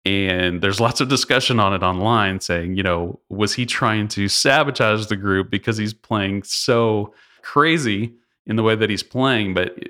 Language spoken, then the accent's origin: English; Texas, United States; I'm from Texas. I had never heard this term